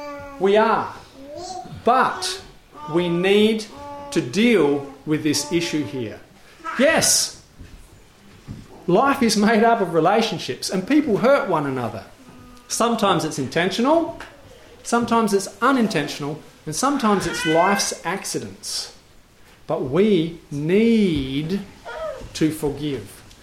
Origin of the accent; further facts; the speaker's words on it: South Australia, Australia; I grew up in South Australia, you know.